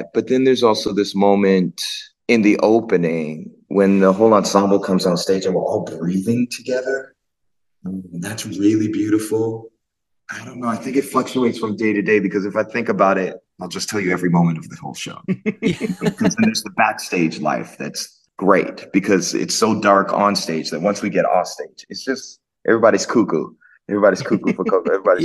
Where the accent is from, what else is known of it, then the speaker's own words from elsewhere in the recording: Bermuda; born there; Well, I was born in Bermuda, and in Bermuda, it's a British colony.